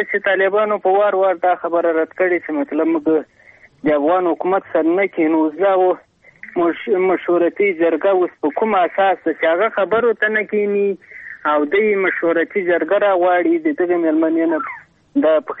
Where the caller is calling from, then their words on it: Paktia, Afghanistan; پکتیا ولایت.